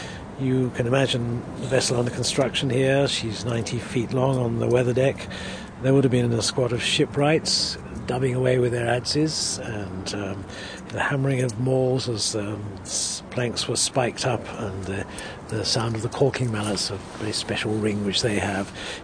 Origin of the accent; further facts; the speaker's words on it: Medway, South East England, United Kingdom; I was born in the Medway towns, and the sea was always there